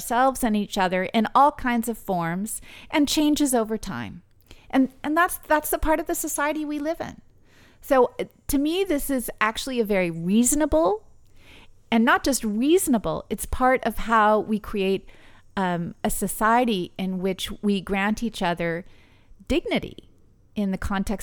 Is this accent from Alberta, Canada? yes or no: no; British Columbia, Canada; I'm an Anglophone, I'm originally from British Columbia, you know, my second language is Mandarin, you know, and while I've been working very hard on my French for a long time, you know, it's my third language